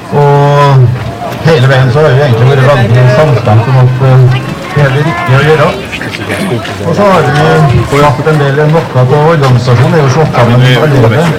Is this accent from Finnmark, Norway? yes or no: no; Kristiansund, Møre og Romsdal, Norway; Men jeg må fortelle, jeg kommer jo fra Kristiansund